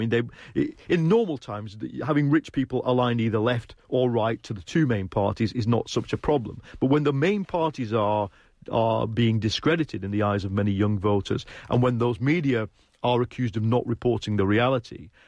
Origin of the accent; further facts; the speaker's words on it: England, United Kingdom; no, I'm not German, I'm English, please don't take my camera.